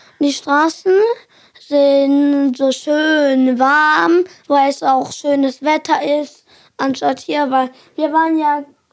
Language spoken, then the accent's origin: German; Samsun, Turkey; Also ich würde mit Türkei anfangen, weil dort liegt meine Stadt, wo ich herkomme. Und Samsung heißt sie, wie die Handymarke Samsung.